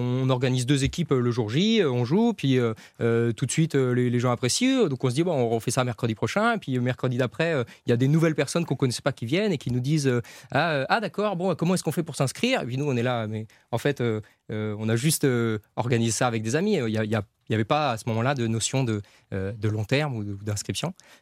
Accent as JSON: {"language": "French", "town": "Paris", "region": "Île-de-France", "country": "France", "said": "parce que je suis parisien"}